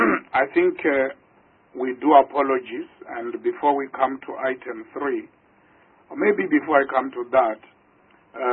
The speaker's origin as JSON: {"language": "English", "country": "South Africa", "first_language": "Venda", "second_language": "English", "said": "My mother tongue is Tshivenda. If now I just go on in Tshivenda and there are no translation mechanisms here"}